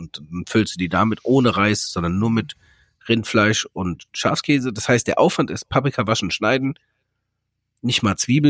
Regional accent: Frankfurt, Hesse, Germany; aber ich gehe jetzt hier als Frankfurter

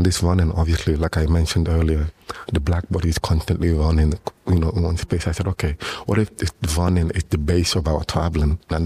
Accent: Nigeria; now in Europe; Because Luca is from Congo, I'm from Nigeria, so we both have different experiences growing up.

